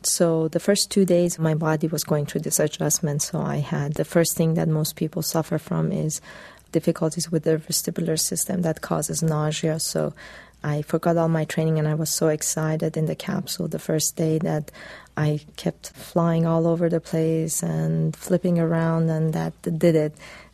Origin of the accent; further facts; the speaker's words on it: Iran; I wanted to make sure that I showed that I came from Iran, and I wanted to show the world a different image of Iranians